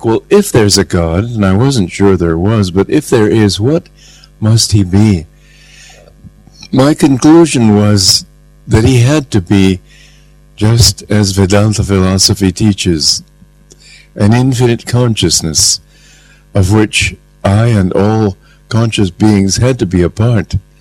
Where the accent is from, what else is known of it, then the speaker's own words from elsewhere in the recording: Romania; I grew up on the English system of education. In Romania, we had a book called Our Island Story